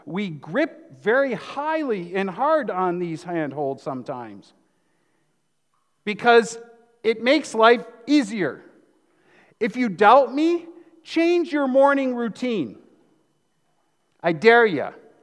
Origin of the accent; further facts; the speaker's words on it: Wisconsin, United States; also born or lived in Guam; I was born and raised in Wisconsin.